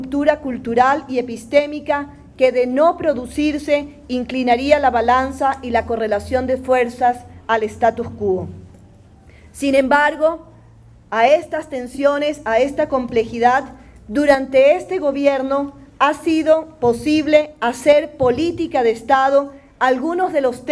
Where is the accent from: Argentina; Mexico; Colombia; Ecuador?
Ecuador; En mi país, el Ecuador